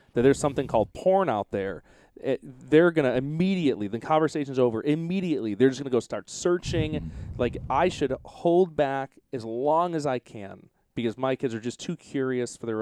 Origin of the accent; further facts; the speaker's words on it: Manhattan, New York, United States; I'm from New York. You know, I'm from Manhattan. I'm not some bandwagon.